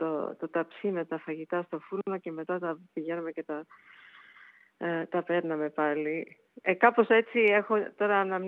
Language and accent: Greek; New York, United States; moved away as an adult; also born or lived in Thessaloniki; Είναι τραγούδια με τα οποία εγώ μεγάλωσα στη Νέα Υόρκη, γιατί γεννήθηκα εκεί και έφυγα, είχα κάνει τις σπουδές μου, ήμουνα ενήλικη πλέον όταν έφυγα από τη Νέα Υόρκη.